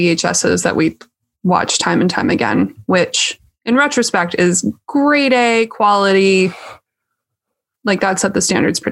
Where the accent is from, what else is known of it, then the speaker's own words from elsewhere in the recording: Cincinnati, Ohio, United States; So I grew up outside of Cincinnati and they're from Cincinnati.